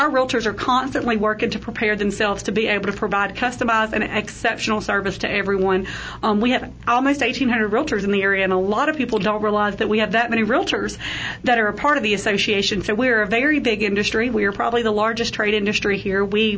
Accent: Mobile, Alabama, United States; now in Prescott, United States; But, no, I'm definitely born and bred in Mobile, Alabama. I have lived there and stayed in Alabama all through college

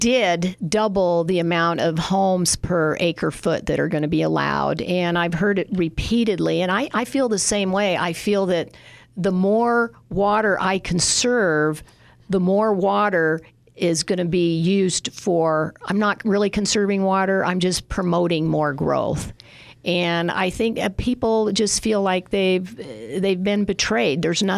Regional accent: Arizona, United States; I've lived in Arizona since 1965. I grew up in Arizona.

